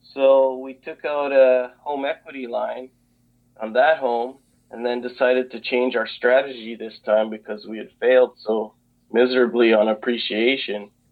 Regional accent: Calgary, Alberta, Canada; Sure. So I'm originally from Canada, Calgary, Alberta. That's where I went to university.

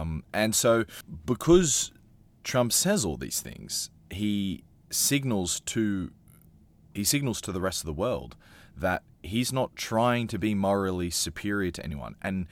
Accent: Australia; now in Europe; And I'm an Australian living in Europe.

